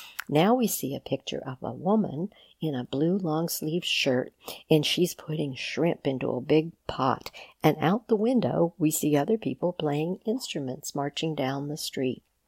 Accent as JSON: {"language": "English", "town": "New Orleans", "region": "Louisiana", "country": "United States", "tie": "born or raised there"}